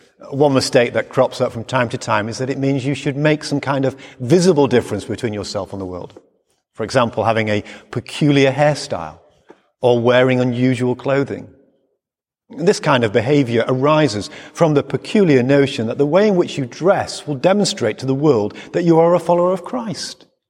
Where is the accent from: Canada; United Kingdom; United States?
United Kingdom; England; Yet my accent never changed, and I was as English then as I am today.